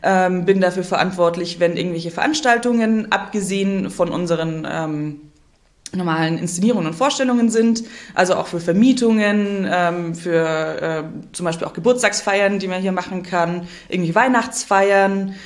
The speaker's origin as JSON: {"language": "German", "town": "Kempten", "region": "Bavaria", "country": "Germany", "tie": "born or raised there", "also_born_or_lived": "Munich", "said": "Aus Kempten. Ich bin tiefste Allgäuerin, in Kempten geboren, aufgewachsen, bin nie aus Bayern rausgekommen, weil ich dann nach München gezogen bin und jetzt wieder so halb im Allgäu zurück."}